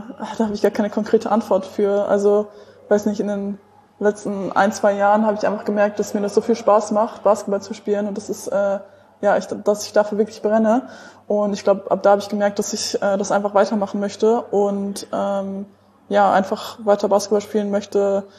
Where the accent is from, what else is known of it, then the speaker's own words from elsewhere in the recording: Osnabrück, Lower Saxony, Germany; Ich komme aus Osnabrück und ich spiele auch hier in Osnabrück bei der ersten Liga, bei den Giro Life Panthers